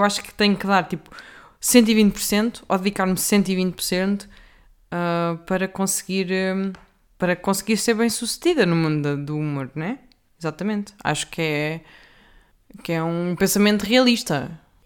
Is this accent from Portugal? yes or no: yes; Centro, Portugal; alguns humoristas da minha terra. Opa, da minha terra e da zona de Leiria e Coimbra